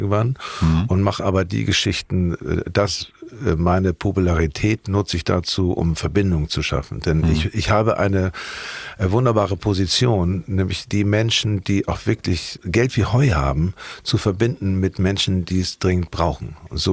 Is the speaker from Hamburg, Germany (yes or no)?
yes; Hamburg, Germany; ich bin in Hamburg-Wandsbek zur Schule gegangen, aufs MCG, aufs Matthias-Claudius-Gymnasium.